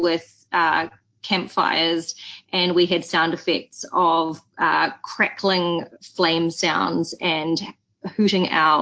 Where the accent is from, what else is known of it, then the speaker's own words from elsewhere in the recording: New Zealand; And in New Zealand, for example, my home country, we have a local beer